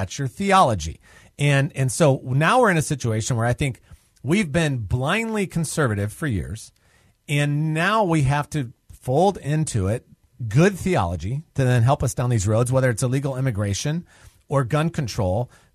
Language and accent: English; United States; I'm a follower of Jesus Christ who happens to have been born and live and be raised and live in the United States of America. And I love my country, but I don't idolize it anymore.